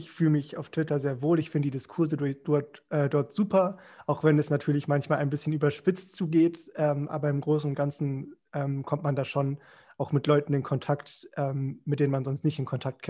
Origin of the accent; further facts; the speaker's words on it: Hesse, Germany; Ich bin gebürtig aus Hessen, aber in Niedersachsen habe ich sozusagen meine politische Heimat gefunden